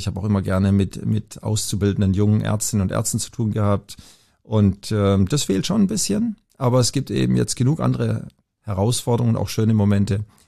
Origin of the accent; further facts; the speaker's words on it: Pforzheim, Baden-Württemberg, Germany; Nein, ich bin in Pforzheim aufgewachsen.